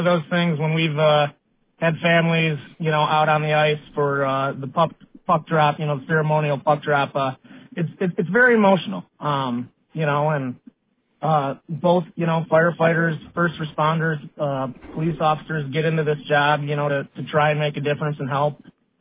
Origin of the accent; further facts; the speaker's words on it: Kalamazoo, Michigan, United States; Kalamazoo originally.